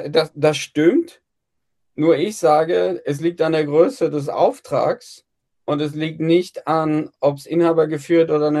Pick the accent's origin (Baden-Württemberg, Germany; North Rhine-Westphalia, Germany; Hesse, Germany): Hesse, Germany; Darmstadt; du weißt ja, ich komme aus Darmstadt.